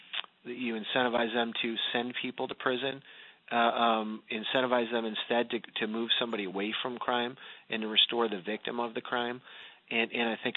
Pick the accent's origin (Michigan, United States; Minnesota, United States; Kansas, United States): Michigan, United States; And we spend more in most states, in my home state of Michigan, than we do in higher education.